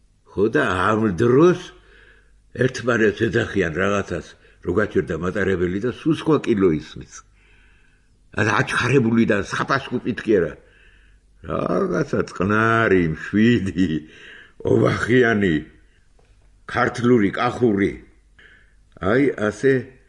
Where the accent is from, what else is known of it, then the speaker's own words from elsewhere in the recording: Batumi, Adjara, Georgia; ბათუმელები ვარ მე